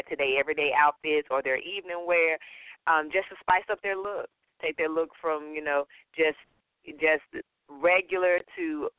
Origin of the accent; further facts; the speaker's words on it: North Carolina, United States; A, I'm from North Carolina, okay?